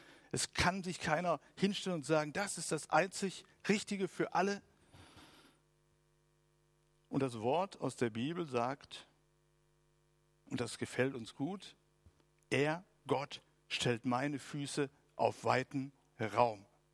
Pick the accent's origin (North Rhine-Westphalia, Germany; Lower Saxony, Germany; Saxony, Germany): North Rhine-Westphalia, Germany; Essen; Ich komme aus der Zeit, wo es tatsächlich in einer Großstadt für Essen in meiner Kindheit nur Tante-Emma-Läden gab.